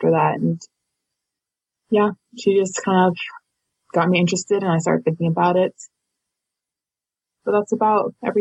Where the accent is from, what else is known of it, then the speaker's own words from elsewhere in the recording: Maryland, United States; also born or lived in Spain / Ecuador / Ukraine; I'm from Maryland, but I've also moved a lot, traveling, like growing up. I've lived in Spain, Ecuador, and Ukraine. My mother is Bolivian, so I'm half Hispanic.